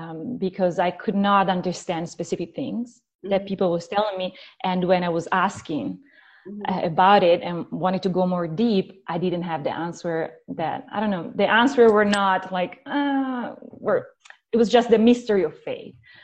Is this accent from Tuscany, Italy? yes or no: no; Lombardy, Italy; Okay, so I grew up close to Lake Como, like half an hour from Switzerland, mm-hmm. and in a very Catholic home.